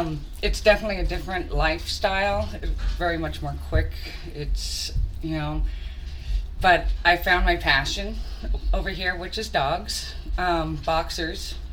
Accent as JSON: {"language": "English", "town": "Catalina Island", "region": "California", "country": "United States", "tie": "born or raised there", "lives_now": "Long Beach, United States", "said": "I was born in Catalina Island. I recently, 2007, I moved off the island to Long Beach. And it was a big, big, huge change for me."}